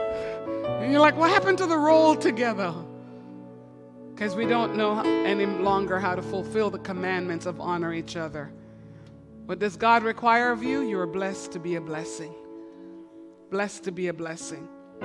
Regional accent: Montreal, Quebec, Canada; My parents, when we were growing up in Montreal, said, you will not go to that church.

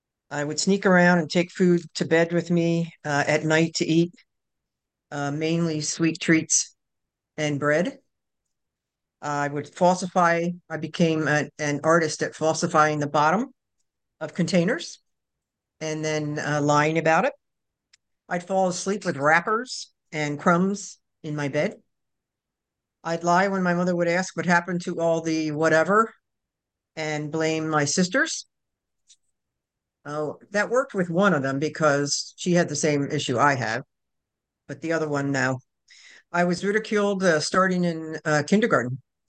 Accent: New Jersey, United States; now in North Carolina, United States; I'm a girl from New Jersey, and I'm living in North Carolina now.

